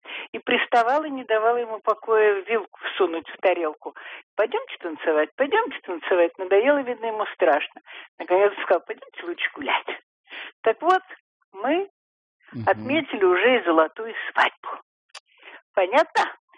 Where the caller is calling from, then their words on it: Moscow, Russia; я из Москвы.